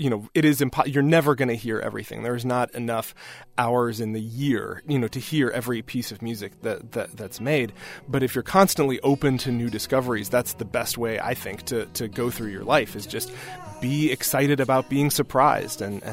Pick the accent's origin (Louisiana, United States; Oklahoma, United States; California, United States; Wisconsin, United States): Wisconsin, United States; It's not just because I'm from Wisconsin.